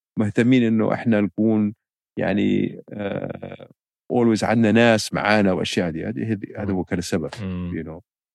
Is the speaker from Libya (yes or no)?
yes; Tripoli, Tripoli District, Libya; born there; also born or lived in Paris; مواليد طرابلس أول أول ثلاث سنوات كنت في باريس لأنه كان والد سفير ليبيا في باريس بعدين رجعت ليبيا بس كل ذكرياتي الطفولة كانت في ليبيا في طرابلس